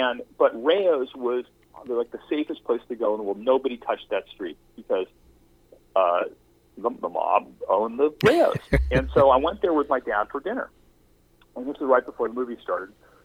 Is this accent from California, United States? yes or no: yes; Beverly Hills, California, United States; having all this experience around me after having a relatively sheltered existence growing up in Beverly Hills, California